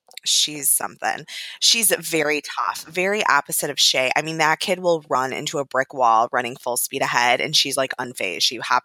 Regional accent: Oak Park, Illinois, United States; So I am from the west suburbs of Chicago. I'm from Oak Park. And I haven't lived there in a long time.

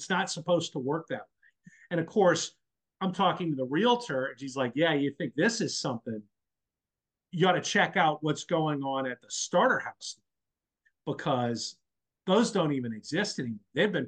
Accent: New Orleans, Louisiana, United States; also born or lived in Baton Rouge; they're actually looking to move back to Baton Rouge, where I'm from. They're not from Baton Rouge. I grew up in New Orleans.

